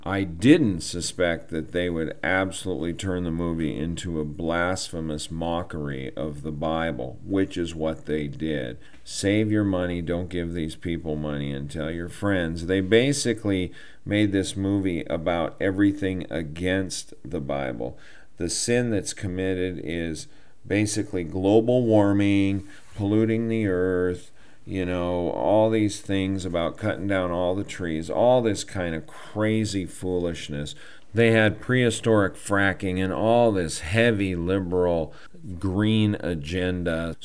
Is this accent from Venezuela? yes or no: no; Montana, United States; I grew up in Montana. We had hunter safety.